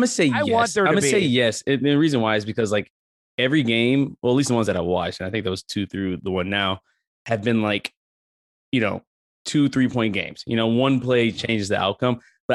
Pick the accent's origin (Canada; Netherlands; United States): United States; Michigan; Devin Booker is actually from my hometown back in Michigan